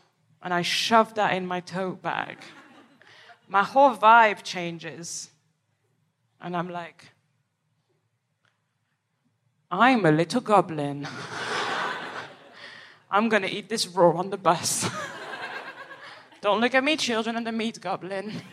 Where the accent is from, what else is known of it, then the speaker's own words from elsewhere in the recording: Paris, Île-de-France, France; I am from Paris, from the outskirts.